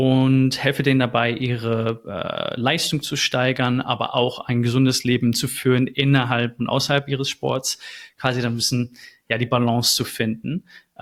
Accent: Essen, North Rhine-Westphalia, Germany; now in Netherlands; Ich komme aus Deutschland, aus Essen. Sehr schön, sehr schöne Stadt. Und ich bin 31 Jahre alt, wohne nun in den Niederlanden

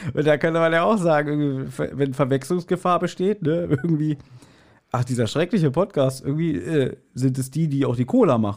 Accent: Berlin, Germany; ich bin Berliner, bei mir heißt das eine Semmel.

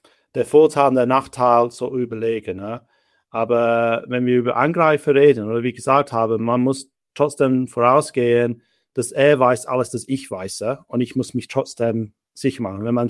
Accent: United Kingdom; first language English; German is a second language; moved away as an adult; now in Switzerland; Mein Vater ist Engländer, meine Mutter ist Deutschen, aber ich bin in Großbritannien aufgewachsen. Das heißt, ich bin englischsprachig aufgewachsen. Bin ich vor fast 20 Jahren in die Schweiz umgezogen, wo ich neu als Erwachsener Deutsch gelernt habe.

